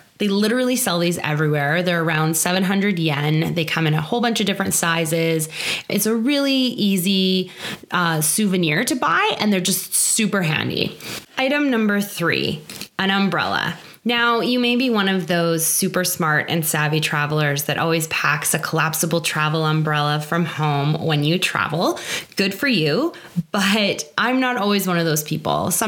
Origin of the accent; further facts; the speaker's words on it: Canada; I've noticed this as a Canadian trying to buy cold medicine like Advil Cold and Sinus or Sudafed in America.